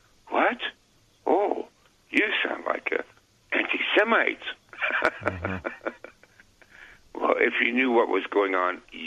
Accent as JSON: {"language": "English", "country": "Canada", "accent": "Canadian", "said": "Well, that's my Canadian accent, so we'll have to."}